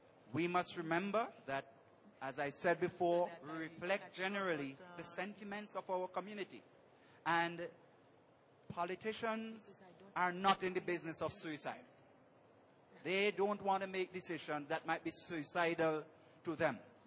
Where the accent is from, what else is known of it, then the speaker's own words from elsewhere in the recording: St. Vincent & Grenadines; from St. Vincent